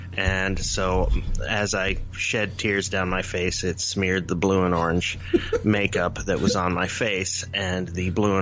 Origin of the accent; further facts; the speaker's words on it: Sevierville, Tennessee, United States; I grew up in Tennessee, down on Payne Street in Sevierville, Tennessee.